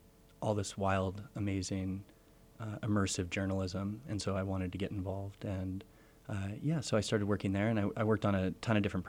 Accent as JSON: {"language": "English", "town": "Los Angeles", "region": "California", "country": "United States", "tie": "born or raised there", "said": "Los Angeles, yes."}